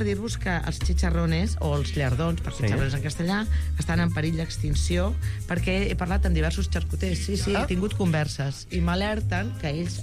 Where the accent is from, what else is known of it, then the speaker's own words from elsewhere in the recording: Catalonia, Spain; la Catalunya Vella, que és d'on som, bueno, d'on sóc jo, i d'on som, som fills del llard.